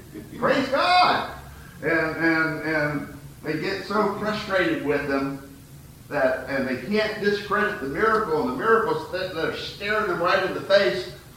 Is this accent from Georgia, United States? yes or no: yes; Macon, Georgia, United States; My hometown newspaper, I think, loves controversy. They have a perverse sense of humor. Saturday mornings, well, first off, let me tell you, Macon, Georgia is in the center of the heart of the Bible Belt.